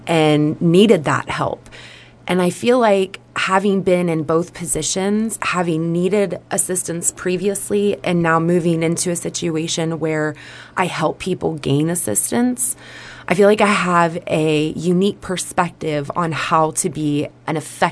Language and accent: English; Indiana, United States; I was born and raised in Dearborn County. I graduated from Lawrenceburg High School in 2003.